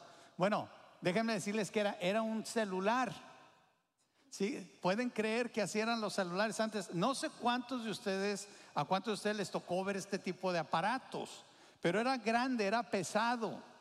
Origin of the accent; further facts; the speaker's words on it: Mexico; yo nací, crecí en México, también mi esposa